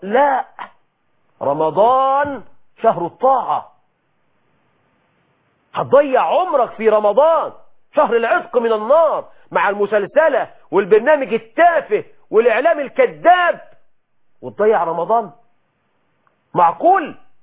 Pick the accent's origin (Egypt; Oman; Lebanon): Egypt